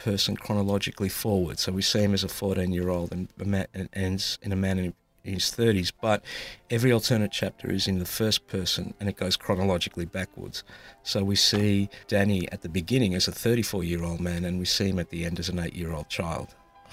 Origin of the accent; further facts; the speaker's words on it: Australia; just as much as growing up in Australia has challenged and my notion of what it was to be a Greek man and what it means to be a good Greek man